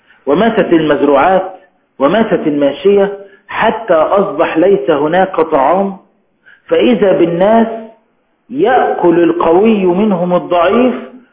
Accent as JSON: {"language": "Arabic", "country": "Egypt", "said": "ثم دلوقتي عندنا في مصر بعد تنحي الرئيس مبارك أيضا عن الحكم"}